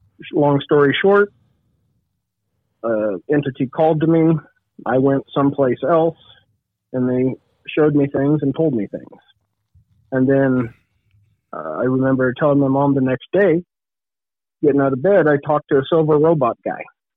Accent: California, United States; So I grew up in California

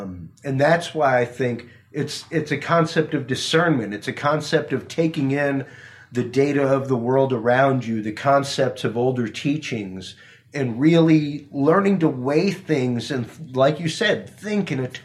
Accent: Houston, Texas, United States; I grew up in the west side of Houston.

